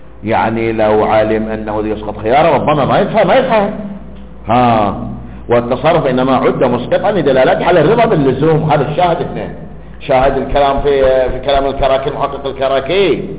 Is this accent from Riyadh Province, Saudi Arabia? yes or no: no; Al-Ahsa, Eastern Province, Saudi Arabia; كما هو معروف سابقا عندنا في الاحساء كان متوفر وموجود